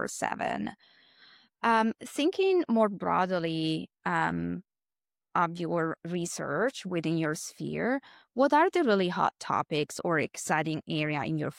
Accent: Italy; English is a second language; For example, I'm originally from Italy. I know that the healthcare system there works differently.

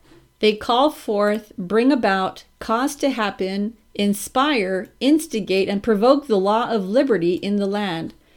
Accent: Australia; I'm Australian, and I'm not really familiar with the complete symbolic meaning of the statue.

